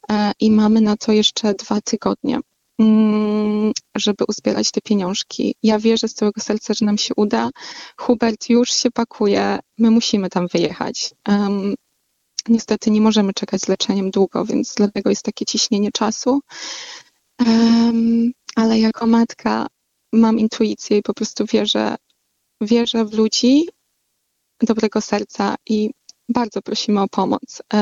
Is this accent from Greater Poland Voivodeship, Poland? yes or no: no; Supraśl, Podlaskie Voivodeship, Poland; Ja jestem w ogóle z Suplaśla